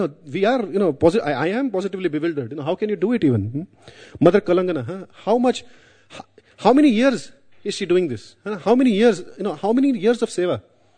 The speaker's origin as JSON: {"language": "English", "country": "India", "said": "I'm sorry I speak too fast. I'm Indian."}